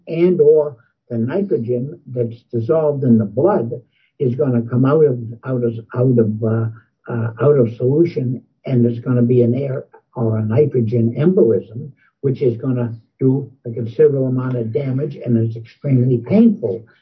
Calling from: Boston, Massachusetts, United States; I'm calling from Boston

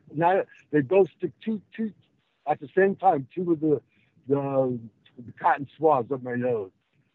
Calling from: New Mexico, United States; I'm calling from New Mexico.

